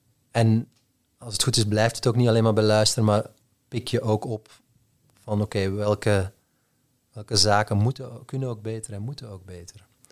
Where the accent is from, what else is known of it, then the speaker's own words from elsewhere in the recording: Belgium; in het land waar ik vandaan kom, dat Waalse kranten en Vlaamse kranten, dat er een verband is